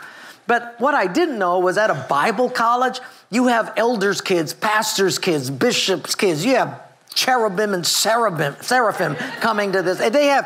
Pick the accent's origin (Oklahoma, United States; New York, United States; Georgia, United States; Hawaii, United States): Hawaii, United States; born or raised there